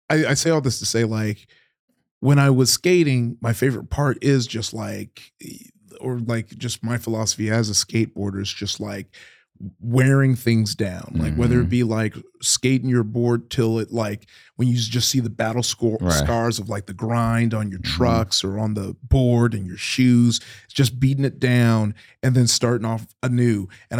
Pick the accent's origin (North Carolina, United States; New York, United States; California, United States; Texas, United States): California, United States; Compton; it started as like a self-preservation thing, like growing up in Compton.